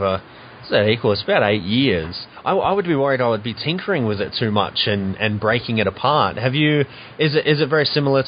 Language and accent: English; Australia; because Kickstarter is America only, obviously, and we're Australian.